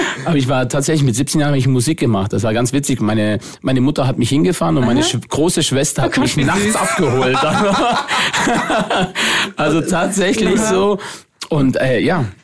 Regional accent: Baden-Württemberg, Germany; born there; Ich bin ja gebürtig aus dem Schwarzwald.

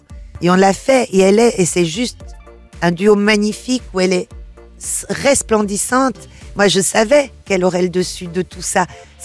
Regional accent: Brussels, Belgium; now in France; Moi, je venais de Bruxelles, j'étais une immigrée.

